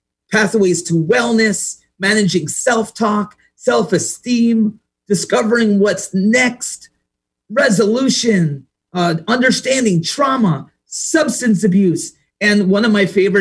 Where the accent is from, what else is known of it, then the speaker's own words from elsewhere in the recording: East Coast, United States; I'm a little bit brash and I'm from the East Coast.